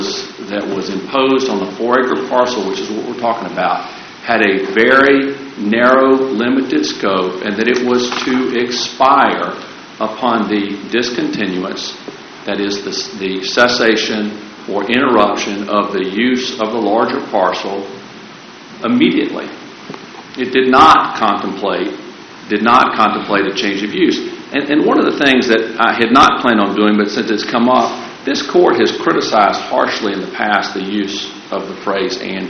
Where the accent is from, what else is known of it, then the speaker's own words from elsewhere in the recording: Charlottesville, Virginia, United States; like Mr. Tanner, I'm also from Charlottesville, and like Mr. Tanner, I'm also a college basketball fan.